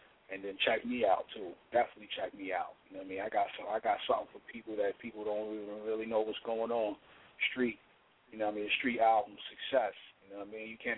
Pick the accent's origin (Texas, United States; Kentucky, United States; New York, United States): New York, United States; Brooklyn; But I'm from Brooklyn, Gat from the BX, and we definitely went in for our specific boroughs